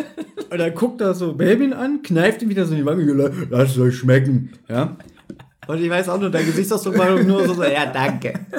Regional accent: Berlin, Germany; born or raised there

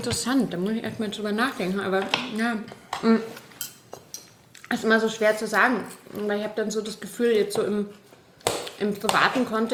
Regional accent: Munich, Bavaria, Germany; also born or lived in Austria; ich komme ja aus München ursprünglich, das heißt, ich bin sehr mit Bier aufgewachsen natürlich und bin dann, glaube ich, in Österreich eher so zur Weintrinkerin geworden.

